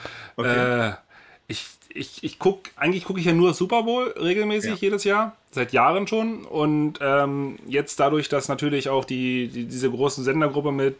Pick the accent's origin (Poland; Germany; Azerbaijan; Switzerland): Germany; Berlin